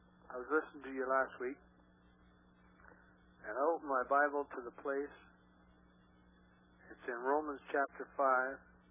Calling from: Toronto, Ontario, Canada; Well, I'm calling from Toronto, Canada.

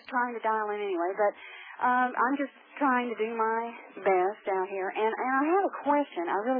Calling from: Texas, United States; I'm calling from Texas

